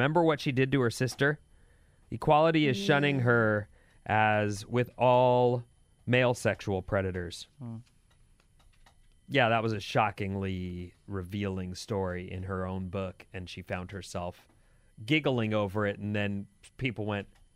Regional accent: Brazil; I'm from Brazil

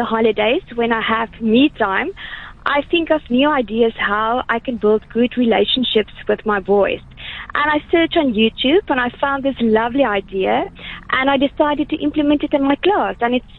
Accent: South Africa; first language Afrikaans; English is a second language; Just please keep in mind, my mother tongue is Afrikaans if I express myself incorrectly.

